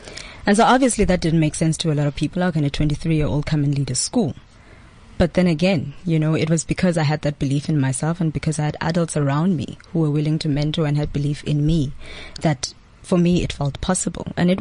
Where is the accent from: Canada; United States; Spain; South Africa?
South Africa; Cape Town, Western Cape; I am from Cape Town, from the community of Kwalanga.